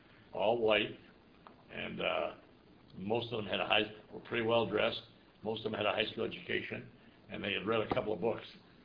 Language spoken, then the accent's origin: English; Detroit, Michigan, United States; born there; I was born at the old Providence at 14th and the Boulevard. It was torn down. I was born there December 31st, 1924, the old Providence Hospital.